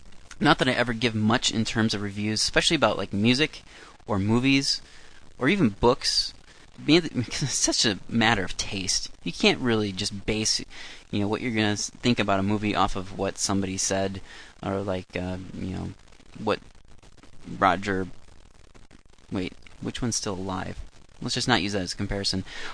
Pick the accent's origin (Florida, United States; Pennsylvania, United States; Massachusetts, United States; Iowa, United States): Iowa, United States; being in Iowa, growing up in Iowa, and having the lack of hockey